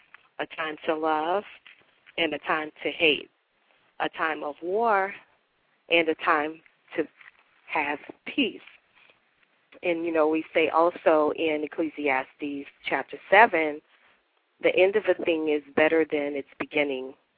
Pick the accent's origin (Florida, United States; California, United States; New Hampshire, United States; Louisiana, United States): Louisiana, United States; New Orleans; She didn't know that I was from New Orleans